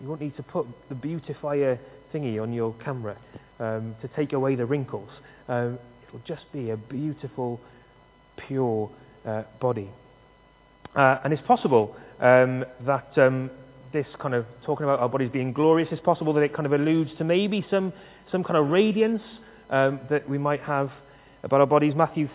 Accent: Cardiff, Wales, United Kingdom; in Cardiff, and there's people I haven't seen since I was about 15

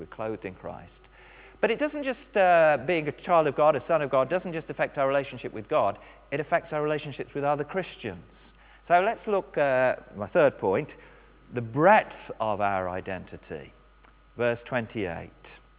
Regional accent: England, United Kingdom; I'm still male and I'm still English and I'm still middle class

